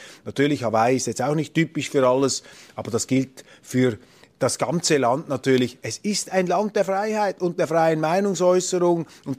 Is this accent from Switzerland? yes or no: yes; Switzerland